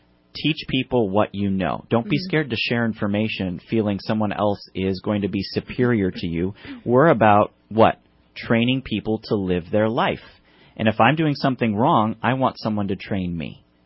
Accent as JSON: {"language": "English", "region": "Wisconsin", "country": "United States", "tie": "born or raised there", "also_born_or_lived": "Spain", "said": "I was raised in Wisconsin, but born"}